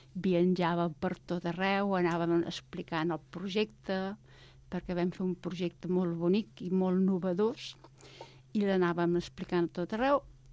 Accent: Cardona, Catalonia, Spain; born there; moved away as an adult; now in Barcelona, Spain; jo vaig néixer a Cardona, en una casa de pagès, molt gran

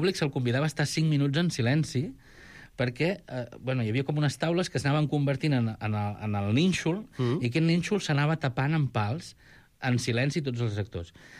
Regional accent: Tarragona, Catalonia, Spain; jo soc de Tarragona

